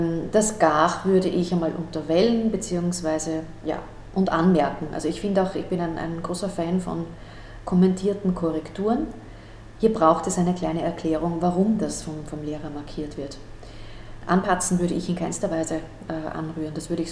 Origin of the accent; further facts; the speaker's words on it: Austria; Das ist etwas, was bei uns in Österreich nicht üblich ist.